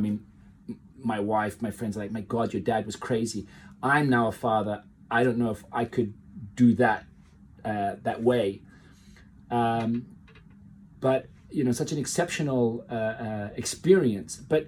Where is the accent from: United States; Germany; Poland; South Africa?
South Africa; born there; I was born in South Africa in 1973. I have a British mother, a Portuguese father.